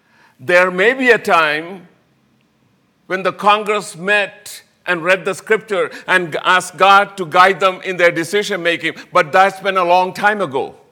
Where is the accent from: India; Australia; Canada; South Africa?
India; English is a second language; now in United States; I'm speaking not as an Indian to you this morning. I have been more than two-thirds of my life in America. I'm speaking to you as an American Christian.